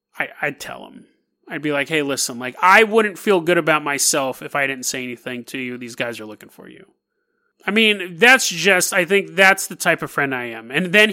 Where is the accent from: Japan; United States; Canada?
United States; Sacramento, California; I grew up in Sacramento, so I mean